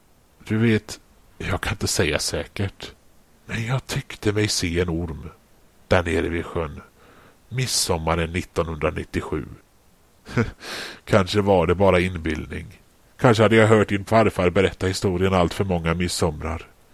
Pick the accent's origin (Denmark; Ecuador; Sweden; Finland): Sweden; Uddevalla, Västra Götaland County; jag berättade om min uppväxt här i Uddevalla.